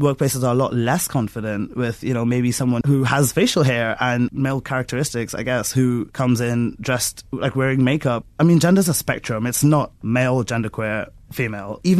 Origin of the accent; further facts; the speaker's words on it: Trinidad & Tobago; I grew up in Trinidad, and when I was in church there, most people I knew got baptized at around age 8.